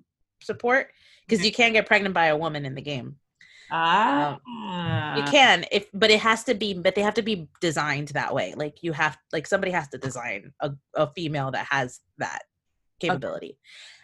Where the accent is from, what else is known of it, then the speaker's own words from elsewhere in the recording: Florida, United States; So tropical, because I'm from Florida.